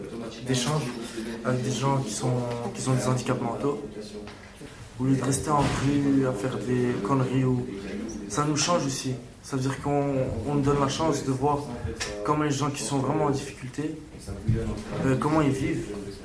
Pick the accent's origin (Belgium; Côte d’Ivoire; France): Belgium; Molenbeek, Brussels; Jamais il y a eu un média qui a vu chez nous à Molenbeek.